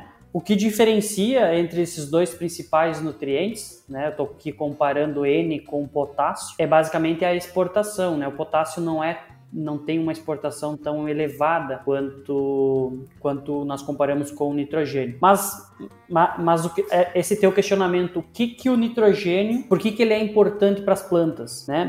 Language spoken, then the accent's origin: Portuguese; Frederico Westphalen, Rio Grande do Sul, Brazil; now in Porto Alegre, Brazil; Mas sou natural de Frederico Westphalen, morando aqui na capital dos gaúchos, Porto Alegre.